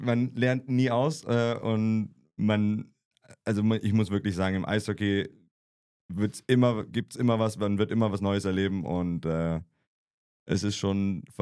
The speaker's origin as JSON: {"language": "German", "town": "Cologne", "region": "North Rhine-Westphalia", "country": "Germany", "said": "Ich bin ursprünglich aus Köln, meine ganze Familie, meine Eltern leben bei Köln"}